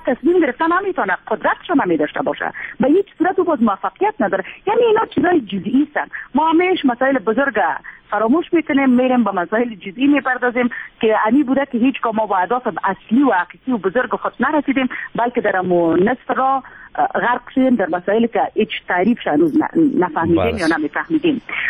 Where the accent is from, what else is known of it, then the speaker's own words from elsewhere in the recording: Afghanistan; ما همه عادی ما افغانستانی هستیم و افتخار میکنیم بر افغانستانی بودن ما.